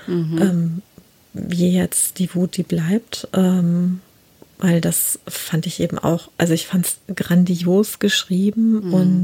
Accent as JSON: {"language": "German", "town": "Hohenlimburg", "region": "North Rhine-Westphalia", "country": "Germany", "tie": "born or raised there", "said": "eine war sogar dabei, die aus Hohenlimburg ist, hier aus meiner Heimatstadt."}